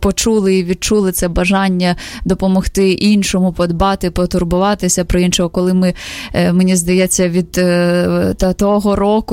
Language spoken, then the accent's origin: Ukrainian; Zaporizhzhia, Zaporizhzhia Oblast, Ukraine; born there; Запоріжжя, це моє рідне місто, де я народилася